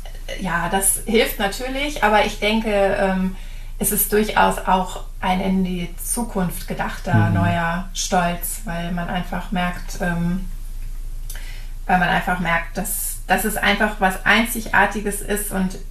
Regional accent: Neuss, North Rhine-Westphalia, Germany; also born or lived in Bonn / London / New York; ich bin in Bonn eigentlich nur geboren, weil meine Eltern da studiert haben, und bin dann mit meinen Eltern sehr schnell in Neuss gelandet, obwohl ich war dann mit denen auch noch als Kleinkind ein Jahr in London und ein Jahr in New York, also ich war wirklich immer schon viel unterwegs und bin dann aber im Rheinland groß geworden

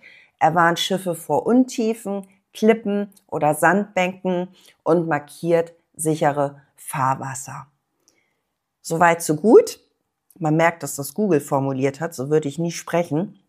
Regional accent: Kiel, Schleswig-Holstein, Germany; erinnert mich natürlich auch an meine Eltern, an meine Wurzeln und ja, dieser Leuchtturm Holtenau gibt mir das Gefühl, hier gehöre ich hin.

